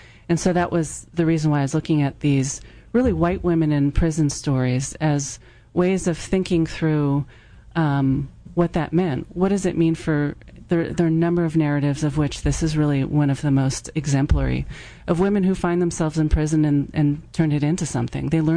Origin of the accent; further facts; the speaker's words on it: California, United States; And I was raised mostly in California, where that was sort of okay, but also strange.